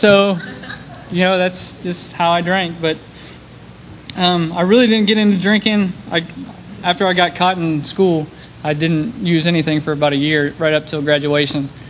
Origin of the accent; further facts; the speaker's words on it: Ohio, United States; You know, I was born and raised in Ohio, just south of Columbus.